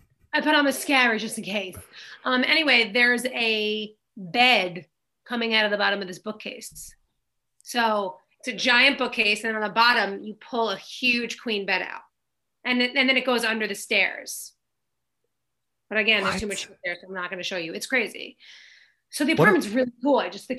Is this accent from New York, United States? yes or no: yes; Oceanside, New York, United States; I'm from Long Island, so we know Jersey.